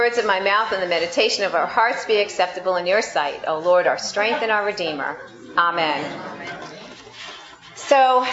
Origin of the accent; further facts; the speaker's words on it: New York, United States; I'm a New Yorker, and I can be a little sarcastic sometimes.